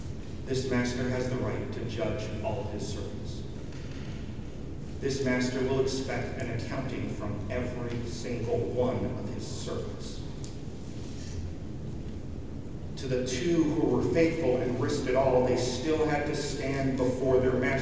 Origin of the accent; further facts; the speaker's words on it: Canada; Growing up in Canada, we have heard it said